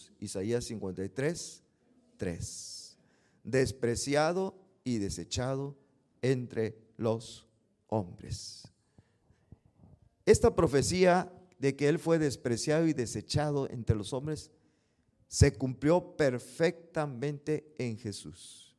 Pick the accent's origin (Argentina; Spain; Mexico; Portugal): Mexico; Nosotros somos mexicanos y tenemos a Jesucristo como el deseado, ¿verdad?